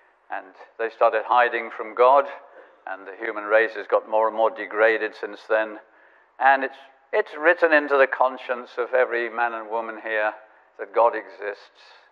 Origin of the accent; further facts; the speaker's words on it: Lahore, Punjab, Pakistan; born there; also born or lived in Asia; I was born in Lahore, which, as you know, is in Pakistan, and had all my early life in Asia.